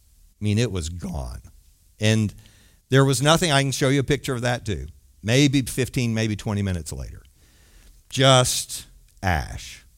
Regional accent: Arlington, Texas, United States; now in Dallas, United States; I live in Dallas. I grew up in Arlington. I'm not exactly a country guy, right?

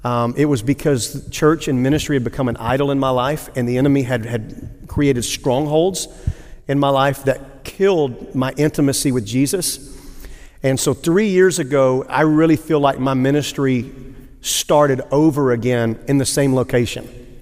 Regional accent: Arkansas, United States; now in East Texas, United States; I'm originally from South Arkansas, which in East Texas is almost identical. So, but I've been in the area since 96

